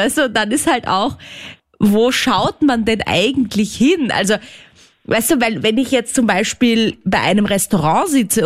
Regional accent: Austria; wobei es bei uns in Österreich auch an manchen Sommertagen kühl sein kann.

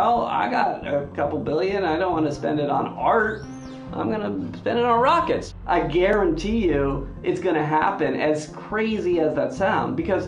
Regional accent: California, United States; I grew up in Silicon Valley. I consider myself a native.

